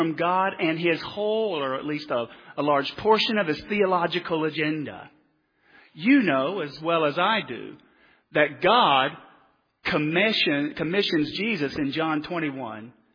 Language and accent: English; North Carolina, United States; and then my home state of North Carolina.